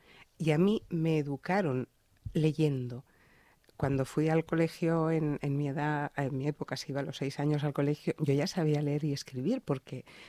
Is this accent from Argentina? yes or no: no; Barcelona, Catalonia, Spain; born there; Sí, yo nací en Barcelona.